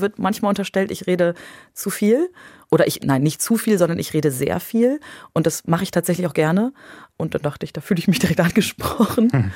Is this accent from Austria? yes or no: no; Bremen, Germany; Wo ich herstamme, wo ich zu Hause bin, wo ich mich zu Hause fühle.